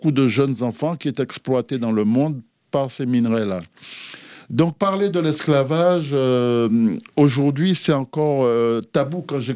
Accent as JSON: {"language": "French", "country": "Martinique", "tie": "born there", "said": "Moi, je suis né en Martinique le 15 janvier 1945. Donc je suis né dans ce pays de la Martinique, petit pays."}